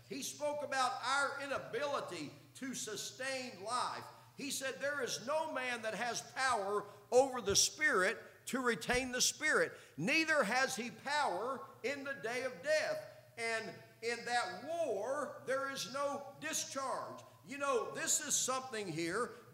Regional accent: Indianapolis, Indiana, United States; I knew a man where I grew up in Indianapolis

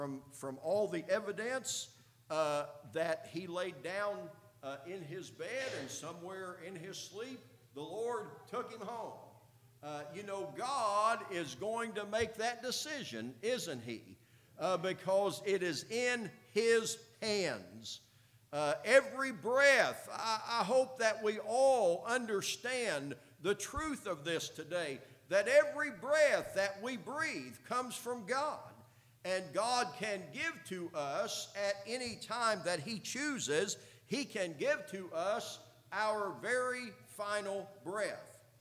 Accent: Indianapolis, Indiana, United States; I knew a man where I grew up in Indianapolis

